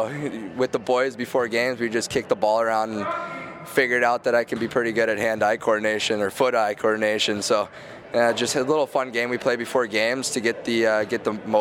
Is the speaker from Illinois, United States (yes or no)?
no; Fairbanks, Alaska, United States; growing up in Fairbanks, Alaska, right, you don't have a lot of opportunity to spend a lot of time outside in the winter